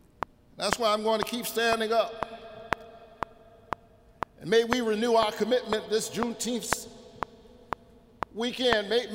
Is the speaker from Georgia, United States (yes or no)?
yes; Georgia, United States; After all, I'm from Georgia